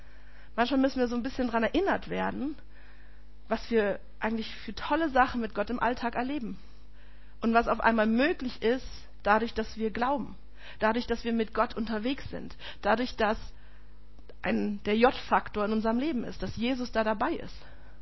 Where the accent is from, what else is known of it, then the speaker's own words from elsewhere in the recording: Bielefeld, North Rhine-Westphalia, Germany; In meiner Jugend in Bielefeld haben wir jeden Freitagabend